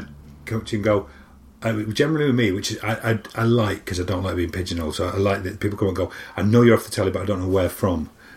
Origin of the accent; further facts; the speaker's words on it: Barnsley, Yorkshire and the Humber, United Kingdom; now in London, United Kingdom; I was a kid from Barnsley, middle of nowhere.